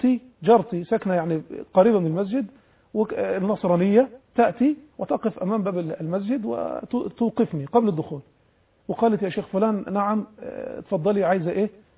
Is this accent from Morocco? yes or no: no; Egypt; نحن كلنا مصريين وعايشين في بلد واحد